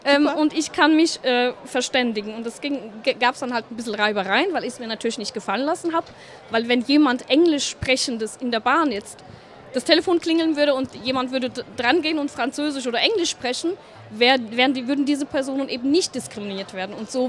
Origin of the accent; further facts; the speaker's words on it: Hesse, Germany; born there; Also, ich bin gebürtige Hessin. Ich bin keine Mannheimerin.